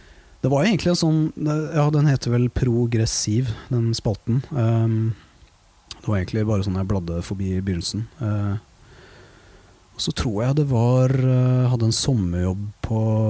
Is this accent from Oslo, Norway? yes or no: no; Våler, Østfold, Norway; Nei, jeg kommer fra Våler I Østfold. Moss jo nærmeste byen, og det veldig sånn rockeby.